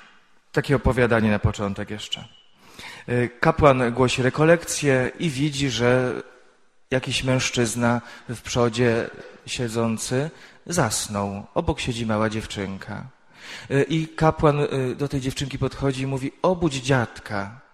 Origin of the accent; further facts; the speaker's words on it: Żabno, Lesser Poland, Poland; Pochodzę z diecezji tarnowskiej, a dokładnie z parafii koło Tarnowa z Żabna. Jestem kapłanem diecezji radomskiej, tam zostałem wyświęcony i obecnie jestem na parafii pod Radomiem.